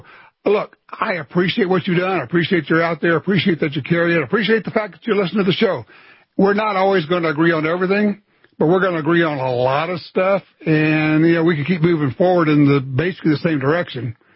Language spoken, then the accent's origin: English; Louisiana, United States; I'm from Louisiana.